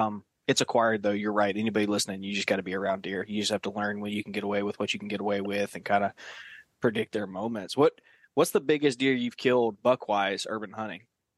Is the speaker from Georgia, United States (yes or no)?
yes; Georgia, United States; Because I grew up in Southeast Georgia. Are you familiar with the Barrier Islands in Southeast Georgia?